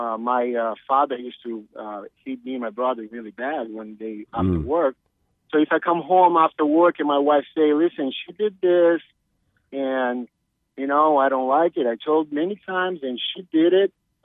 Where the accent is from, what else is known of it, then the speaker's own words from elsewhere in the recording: Brazil; now in United States; I'm originally from Brazil.